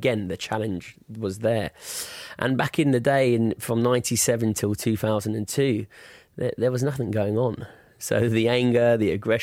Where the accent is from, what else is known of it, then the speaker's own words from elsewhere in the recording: France; So I was from France. I thought, right, I'm going to move back to the UK.